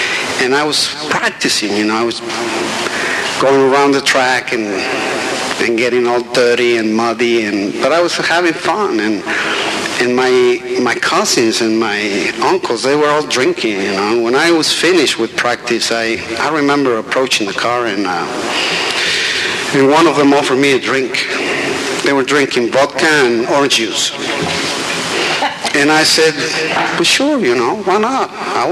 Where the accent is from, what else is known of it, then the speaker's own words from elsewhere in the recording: Mexico City, Mexico; moved away as an adult; You know, I am from Mexico City, and I'm 47 years old.